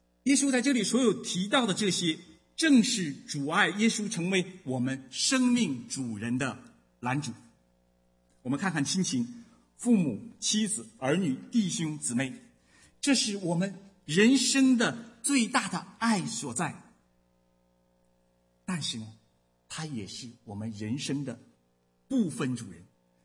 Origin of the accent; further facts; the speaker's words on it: Northeast China, China; also born or lived in Shenzhen, China; 作为我们在中国长大的背景，啊，特别是作为我一个东北人，啊，我生长的环境就是非常重视这样的一个人际关系和人脉的。